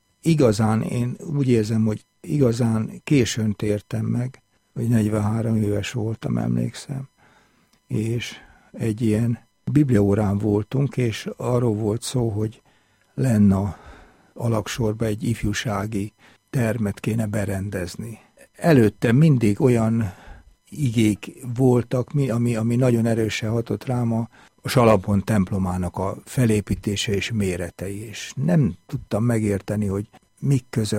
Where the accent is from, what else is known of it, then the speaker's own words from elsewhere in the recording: Balatonszabadi, Somogy, Hungary; also born or lived in Budapest; Én Balatonszabadin, Pesten születtem, de Balatonszabadin nőttem fel, és templom mellett laktunk, a nagyapám gondnok volt a református gyülekezetbe.